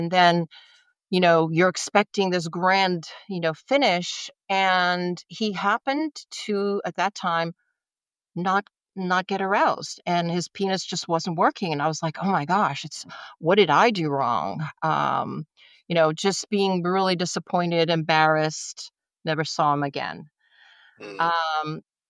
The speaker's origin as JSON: {"language": "English", "region": "the South", "country": "United States", "tie": "born or raised there", "said": "I was a Christian growing up in the South, and sex was never talked about."}